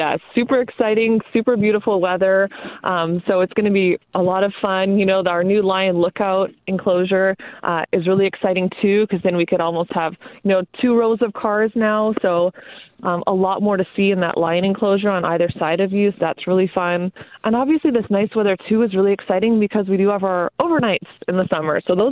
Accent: Montreal, Quebec, Canada; moved away as an adult; I'm actually from Montreal. So I came all the way from Montreal all over here to do an internship. So this was about 14 years ago.

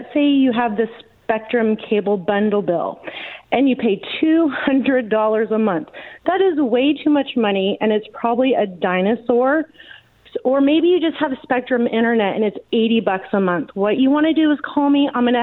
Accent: Roseburg, Oregon, United States; it's a local Roseburg number because I'm from Roseburg

